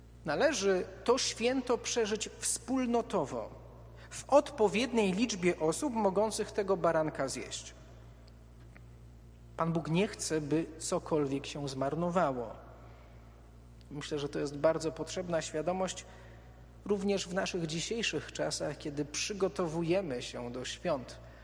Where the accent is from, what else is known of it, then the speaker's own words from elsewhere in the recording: Silesian Voivodeship, Poland; I mimo uzasadnień, które od dziecka znam, bo wychowałem się na Śląsku Cieszyńskim